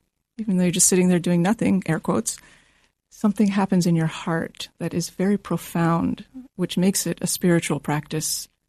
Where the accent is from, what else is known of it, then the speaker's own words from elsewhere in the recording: Washington, District of Columbia, United States; Washington, D.C.